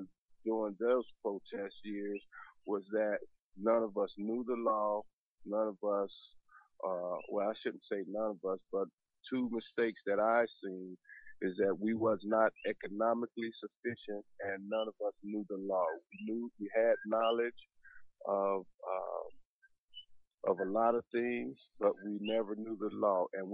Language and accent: English; Minnesota, United States; I am from Minnesota, and I have I've been protesting against police brutality in Minnesota for a number of years.